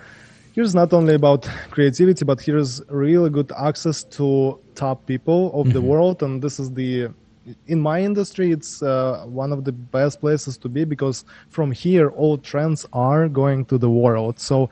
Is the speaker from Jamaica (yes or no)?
no; Brest, Brest Region, Belarus; English is a second language; I'm a content creator and I grew up in a small city and country called Belarus. The city name is Brest. So this city is full of traditional Russian culture.